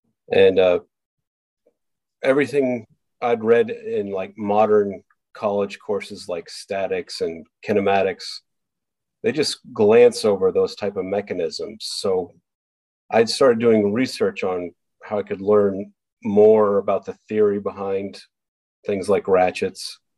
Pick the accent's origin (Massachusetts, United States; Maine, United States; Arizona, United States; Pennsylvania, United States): Maine, United States; Well, I never lived on Staten Island. I grew up in Maine, but I would visit Staten Island to visit my grandmother on occasion.